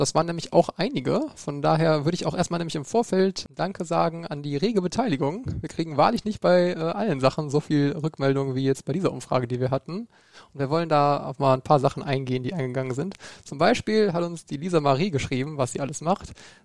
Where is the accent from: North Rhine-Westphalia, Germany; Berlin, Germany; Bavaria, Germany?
North Rhine-Westphalia, Germany; wir müssen vielleicht sagen, wir kommen aus NRW